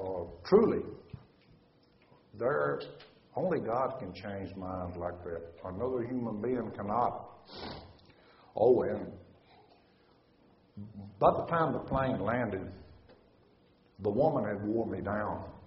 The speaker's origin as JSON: {"language": "English", "region": "Southern United States", "country": "United States", "said": "because I'm from the South and I talk like I do, and I live in flyover country"}